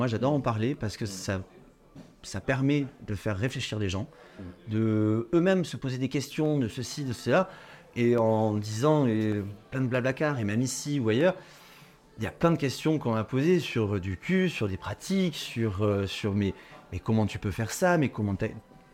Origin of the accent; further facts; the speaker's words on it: Toulouse, Occitanie, France; je suis toulousain, hein, le sud, quoi, le sourire.